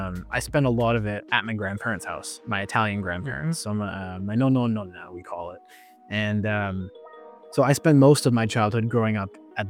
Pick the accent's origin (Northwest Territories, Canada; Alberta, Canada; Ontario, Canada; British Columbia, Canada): Ontario, Canada; Toronto; I was born here in Canada. I grew up in Scarborough, over the east side of Toronto. And my family, half my family is Italian. The other half is Dutch, from Amsterdam.